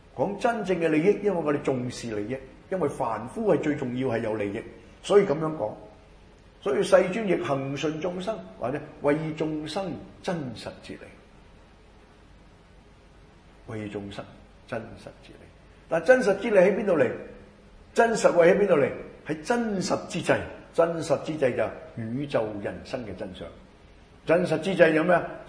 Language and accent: Cantonese; Hong Kong; 以前我哋香港人係咪？我唔知其他你哋啊，或者你哋唔係，我係啦。